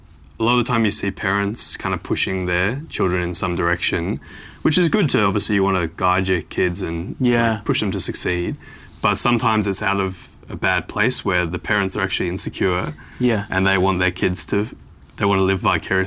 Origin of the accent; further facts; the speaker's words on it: Melbourne, Victoria, Australia; also born or lived in New South Wales; So I feel like I'm from Melbourne, essentially, because I was still young enough when I came here.